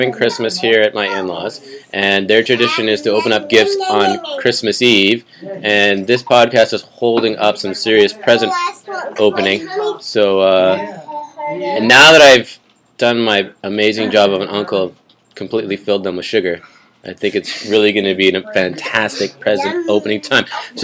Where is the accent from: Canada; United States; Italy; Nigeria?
Canada; born or raised there